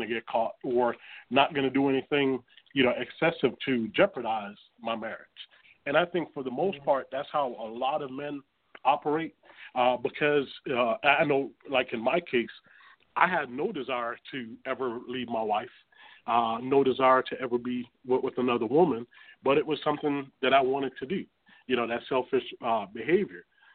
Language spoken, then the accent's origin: English; Jamaica; born there; I'm Jamaican born, and we have a saying